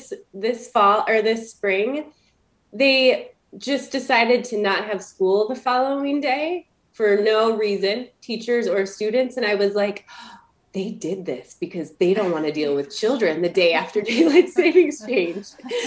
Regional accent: Michigan, United States; Michigan.

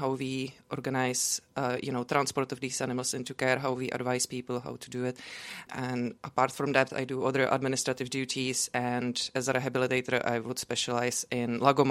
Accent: Czechia; now in Ireland; So where I grew up in Czech Republic, it wouldn't be unusual to spend a lot of time in nature.

